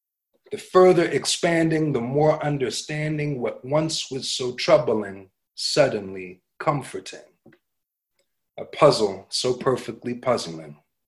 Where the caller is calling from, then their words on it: Philadelphia, Pennsylvania, United States; I'm coming from Philadelphia, PA, in the U.S., so I guess that's one nice thing about everything going virtual